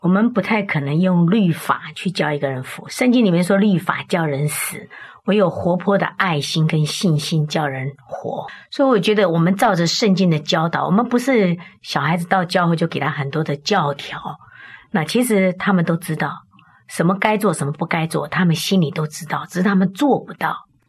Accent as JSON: {"language": "Chinese", "country": "China", "said": "我们中国人啊，赶鸭子都是在后面赶"}